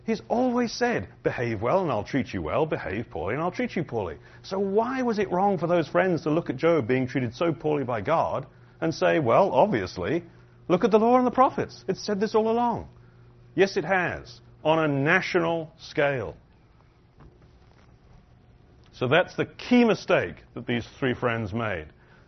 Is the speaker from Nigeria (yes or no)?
no; United Kingdom; I'm British, and I think a little about British history from time to time